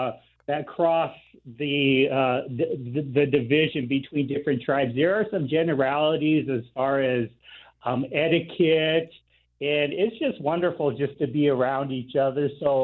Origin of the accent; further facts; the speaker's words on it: Sioux City, Iowa, United States; Actually, I grew up in Sioux City, but I've certainly lived on the reservation for probably 10 years total.